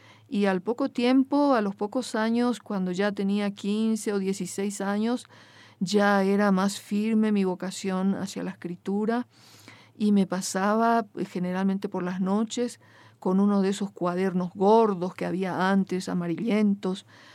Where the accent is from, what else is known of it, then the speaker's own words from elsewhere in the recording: Paraguay; first language Guarani; Spanish is a second language; paraguaya, campesina. Crecí con mis abuelitos, que eran dos modestísimos agricultores de la campiña paraguaya, donde todo transcurría en guaraní. Mi lengua materna es el guaraní.